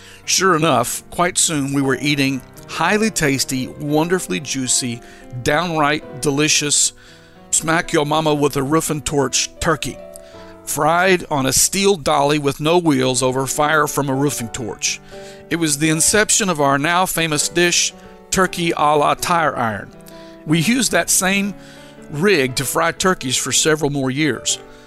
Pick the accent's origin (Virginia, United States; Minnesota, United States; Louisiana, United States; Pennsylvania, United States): Louisiana, United States; Now, we were not actual Cajuns by either blood or upbringing, but hey, we were raised in Louisiana, after all.